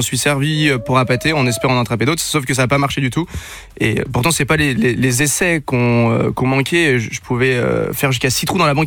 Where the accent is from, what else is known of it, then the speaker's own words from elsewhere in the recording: Brittany, France; Moi, c'était plutôt les crustacés chez moi en Bretagne.